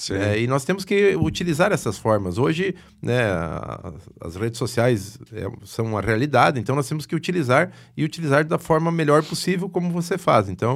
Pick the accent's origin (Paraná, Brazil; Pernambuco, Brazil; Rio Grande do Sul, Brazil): Rio Grande do Sul, Brazil; Santo Augusto; also born or lived in Ijuí; Bom, eu sou nascido em Ijuí, mas sempre morei e me criei no interior de Santo Augusto, lá na propriedade dos meus pais, que eles até hoje residem lá.